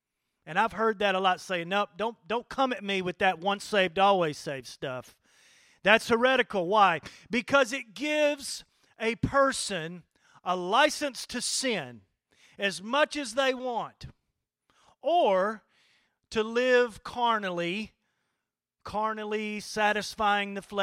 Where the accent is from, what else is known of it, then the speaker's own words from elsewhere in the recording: Corinth, United States; I'm 50, and I grew up here in Corinth, and I grew up in the church.